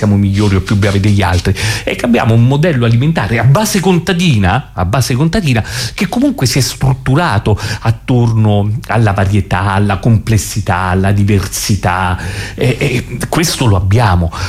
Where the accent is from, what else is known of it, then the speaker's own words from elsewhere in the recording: Abruzzo, Italy; come abruzzese mi sarebbe proibito